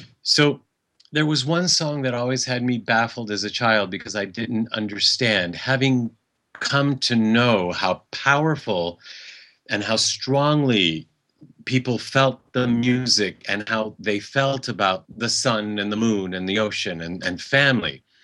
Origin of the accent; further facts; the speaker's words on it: United States; I grew up American in America of Italian parents who immigrated to America from the old country, Italy.